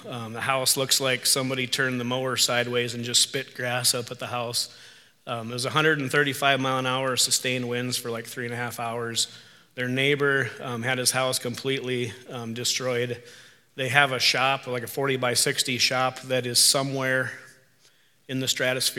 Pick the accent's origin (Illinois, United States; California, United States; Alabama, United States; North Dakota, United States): North Dakota, United States; also born or lived in Wisconsin; And yes, I know I'm from North Dakota. I did live in Wisconsin for a while, so I can start a saw, cut a tree down.